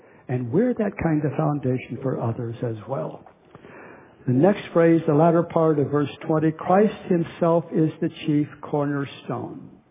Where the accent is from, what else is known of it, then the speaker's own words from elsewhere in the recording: Oklahoma, United States; I grew up in Oklahoma.